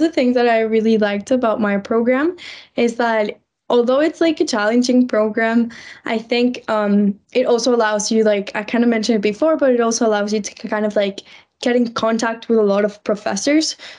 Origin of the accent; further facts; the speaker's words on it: Mexico; I'm from Mexico, so back home, the weather never dropped down past 10 degrees.